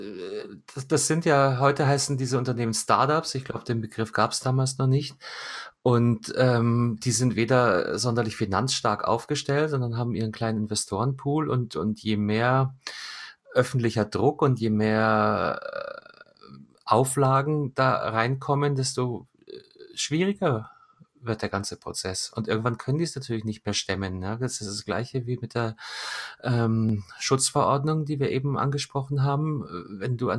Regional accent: Munich, Bavaria, Germany; ich komme aus der Weltstadt München

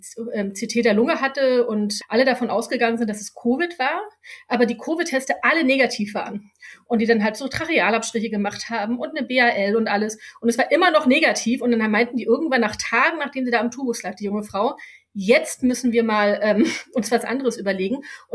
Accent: Berlin, Germany; also born or lived in Chemnitz; ich komme aus Berlin

